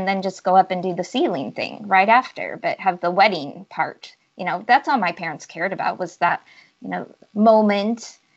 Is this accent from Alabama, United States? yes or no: no; Bothell, Washington, United States; I was on the northeast side of Seattle, Bothell, Kirkland.